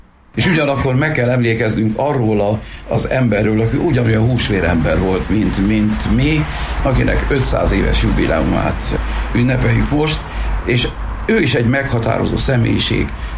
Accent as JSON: {"language": "Hungarian", "town": "Sajókazinc", "region": "Borsod-Abaúj-Zemplén", "country": "Hungary", "tie": "born or raised there", "said": "hogy a szomszéd faluban születtem Edelénytől egy jó két nagy lépésre, Sajó Kazinci legény vagyok, ahogy egymás között beszélgetni szoktunk. Ezt ugye hozzákapcsolták ezt a falut Kazincbarcikához."}